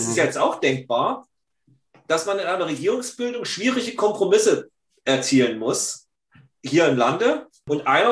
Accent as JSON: {"language": "German", "region": "Thuringia", "country": "Germany", "tie": "born or raised there", "said": "Wir hatten ja eingangs davon gesprochen, dass ich von Hause aus Thüringer bin. Ich bin ja in Thüringen geboren und aufgewachsen, in der, sagen wir, tiefkatholischen Rhön."}